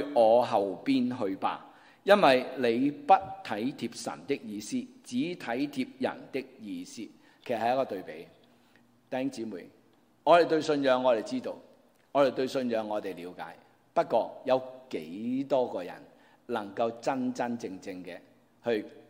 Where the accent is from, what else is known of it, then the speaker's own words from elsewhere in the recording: Hong Kong; 我雖然揸住澳門身份證，但我都係香港人嚟噶。